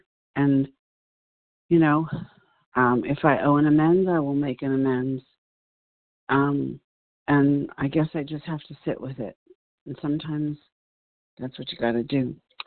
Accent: California, United States; I'm from California.

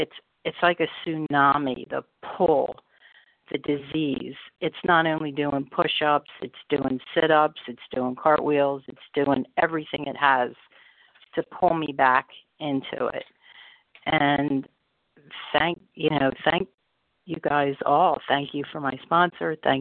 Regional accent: Pennsylvania, United States; I'm from Pennsylvania.

